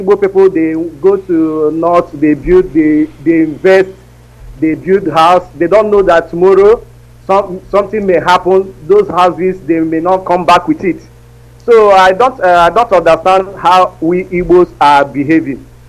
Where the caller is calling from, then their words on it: India; I'm calling from India.